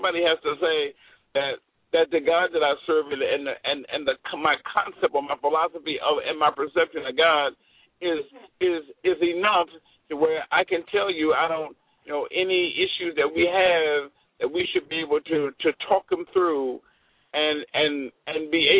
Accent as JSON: {"language": "English", "town": "Washington", "region": "District of Columbia", "country": "United States", "lives_now": "Boston, United States", "said": "I'm in Boston. I'm originally from Washington, D.C."}